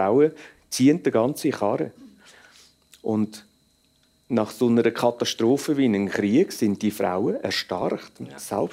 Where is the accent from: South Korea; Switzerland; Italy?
Switzerland; accent: Swiss German; oder ich rede Schweizerdeutsch, das verstehen Sie.